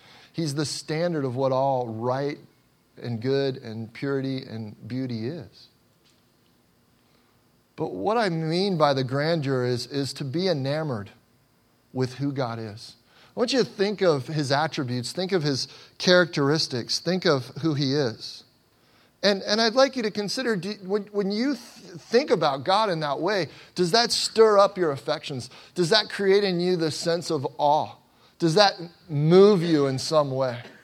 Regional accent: Cincinnati, Ohio, United States; we got some gourmet ice cream from my hometown. And anybody that's ever been to Cincinnati, Ohio, if you've had Grater's ice cream, you know what I'm talking about.

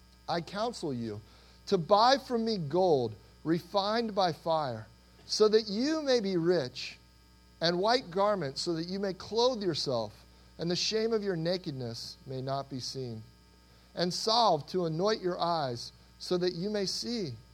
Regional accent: Cincinnati, Ohio, United States; I grew up in Cincinnati, Ohio. It was a fun place to grow up.

